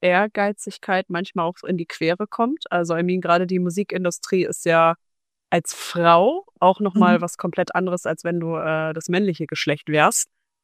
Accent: Kiel, Schleswig-Holstein, Germany; wir kommen ja auch aus Kiel, da ist wahrscheinlich Straßenbahnfahren wie auf dem Dorf im Vergleich zu Berlin.

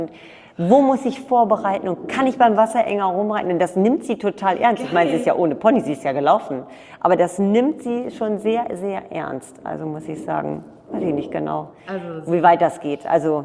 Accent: Norderney, Lower Saxony, Germany; Ich bin ja geboren in der Reitschule Jungmann auf Norderney. Also ich bin ein Inselkind. Ein Norderneyer Inselkind und ja, wir sind geritten. Also meine Familie ist Reiterfamilie.

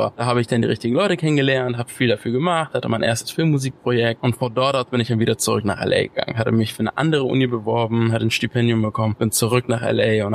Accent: Hamburg, Germany; ich komme aus Hamburg, bin in Hamburg aufgewachsen, bin da geboren, zur Schule gegangen, bis zum Abi.

